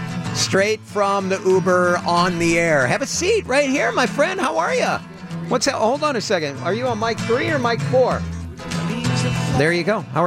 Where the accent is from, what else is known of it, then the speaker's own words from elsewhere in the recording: Peoria, Illinois, United States; When you come back to Chicago, I grew up in Peoria.